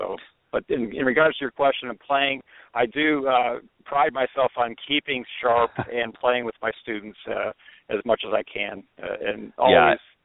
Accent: Michigan, United States; golf was just a fun summer sport growing up in Michigan.

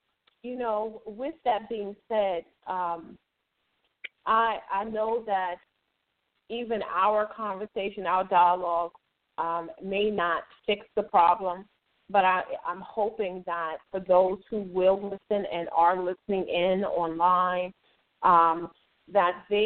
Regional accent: Washington, District of Columbia, United States; I grew up in the District of Columbia, and in my community, it didn't have Caucasian people.

